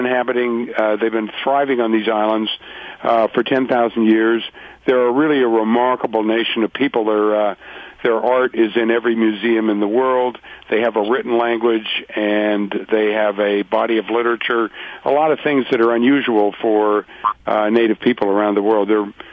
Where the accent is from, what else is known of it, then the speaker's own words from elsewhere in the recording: Canada; born there; also born or lived in United States; I was born in Canada. Yeah, I live in Canada. I've lived in the U.S. most of my life, but I was born in Canada.